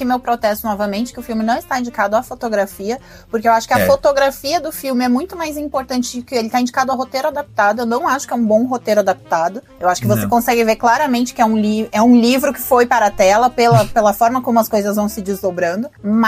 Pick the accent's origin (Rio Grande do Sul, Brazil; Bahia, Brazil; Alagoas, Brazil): Rio Grande do Sul, Brazil; Caxias do Sul; Eu sou de Caxias do Sul, no Rio Grande do Sul, a Serra Gaúcha, que é colonizada por italianos.